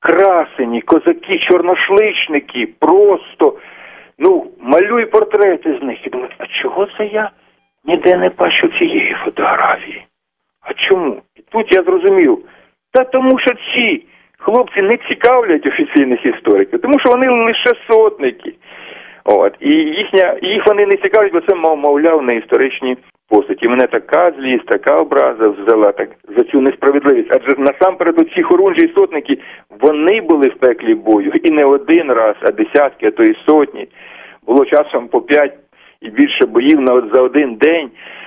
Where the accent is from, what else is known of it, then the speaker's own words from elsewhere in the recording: Horlivka, Donetsk Oblast, Ukraine; born there; а сам я народився на Донбасі, в Горлівці.